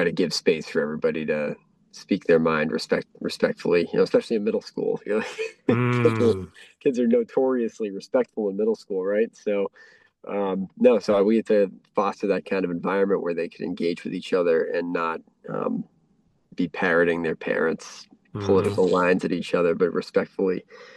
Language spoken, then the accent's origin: English; Woburn, Massachusetts, United States; now in Franklin, United States; And I grew up in Woburn